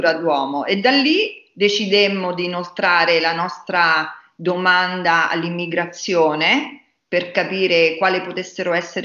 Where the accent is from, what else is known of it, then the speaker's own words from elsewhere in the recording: Lazio, Italy; Sydney, considerando che noi veniamo dalla provincia di Roma